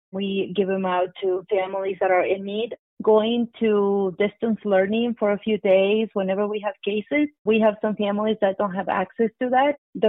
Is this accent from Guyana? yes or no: no; Mexico; English is a second language; now in United States; And I speak Spanish. I come from Mexico. I'm an immigrant.